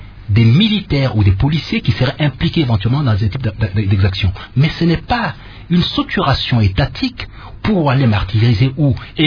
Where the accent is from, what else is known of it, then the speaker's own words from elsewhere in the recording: Kasaï-Central, DR Congo; je suis du Kassai central.